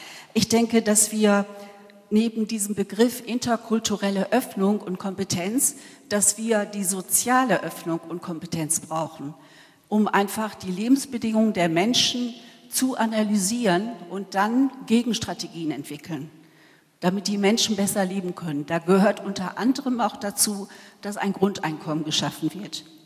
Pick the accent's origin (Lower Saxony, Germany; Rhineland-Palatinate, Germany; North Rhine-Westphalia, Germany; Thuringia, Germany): North Rhine-Westphalia, Germany; ich komme aus der Diaspora, nördliches Münsterland, Kreis Steinfurt, ist ein bisschen weit weg